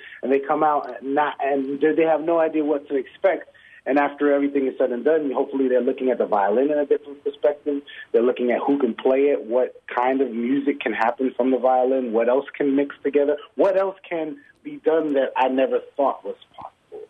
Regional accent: Miami, Florida, United States; I mean, we're from Miami, so we'd go to South Beach when we were younger and try to find ways to get gigs.

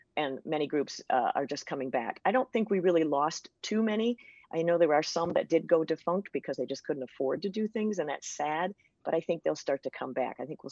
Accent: Petoskey, Michigan, United States; I was involved with community bands and orchestras growing up in the Petoskey area.

